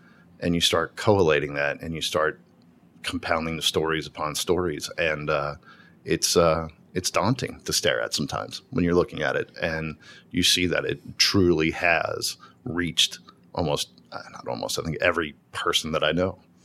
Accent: Delhi, Ohio, United States; I grew up on the West Side. She said, I grew up in Delhi. I said, Delhi. I lived in Delhi. Where'd you live in Delhi? She said, huh? I said, I grew up on Alamore.

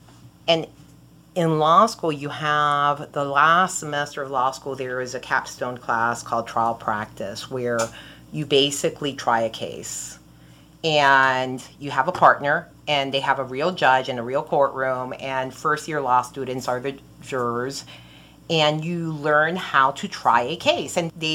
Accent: Miami, Florida, United States; also born or lived in Tampa, United States; My mom ended up in Miami, and that's where I was raised, and with my mom and my grandmother.

